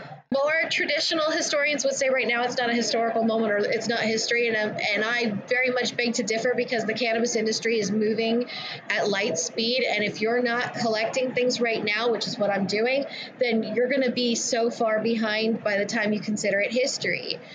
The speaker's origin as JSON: {"language": "English", "region": "California", "country": "United States", "said": "I am. I'm from Riverside County."}